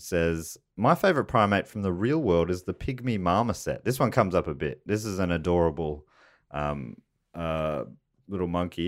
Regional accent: Scotland, United Kingdom; I'm pretty Scottish, so.

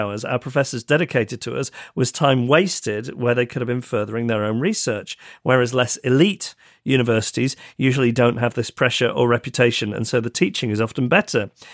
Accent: Scotland, United Kingdom; Side note, I was only able to go because I'm Scottish.

